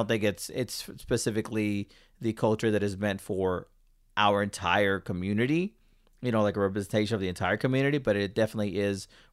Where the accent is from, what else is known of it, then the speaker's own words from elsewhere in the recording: Pacoima, California, United States; I grew up in Pacoima.